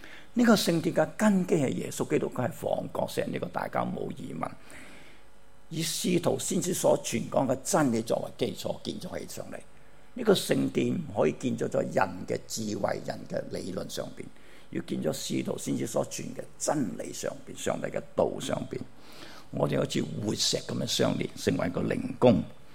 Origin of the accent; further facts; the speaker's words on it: Guangdong, China; 咁我哋呢啲廣東人咧，一樣就好自大嘅。我哋行埋咧，一定埋堆咧。如果家庭型咧，我哋廣東人就梗係行埋一堆講廣東話噶啦，打死都唔會講普通話嘅